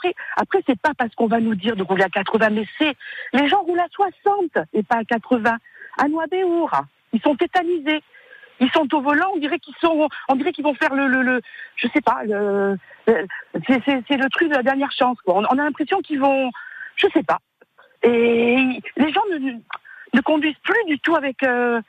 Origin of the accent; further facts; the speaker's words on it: Borgo, Corsica, France; Vous sortez de Bastia. Moi, je viens de Borgo, par exemple.